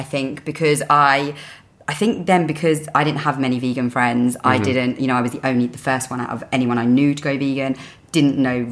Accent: London, United Kingdom; So I'm from North London, mm-hmm.

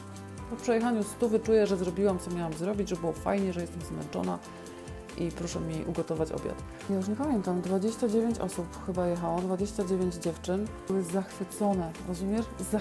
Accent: Katowice, Silesian Voivodeship, Poland; Ja pochodzę z Katowic i moje kolarstwo w Katowicach zupełnie nie miało szansy się rozwinąć.

